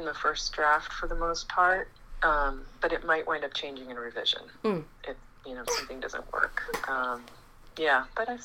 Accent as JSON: {"language": "English", "town": "Boston", "region": "Massachusetts", "country": "United States", "tie": "born or raised there", "said": "I decided to go meet her because I grew up in Boston and she lived in California."}